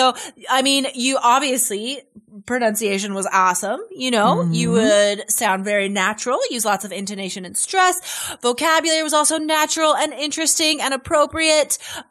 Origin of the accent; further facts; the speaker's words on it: Carson City, Nevada, United States; So I grew up in Carson City, Nevada, which is a small town.